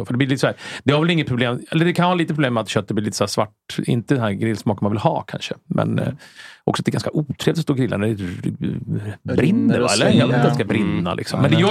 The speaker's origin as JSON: {"language": "Swedish", "town": "Jakobsberg", "region": "Stockholm County", "country": "Sweden", "tie": "born or raised there", "said": "jag är ju uppvuxen i Jakobsberg i förorten i värsta området hela Jakobsberg. Liksom. Mm. Jag är uppvuxen i en hyreslägenhet där i Jakobsberg."}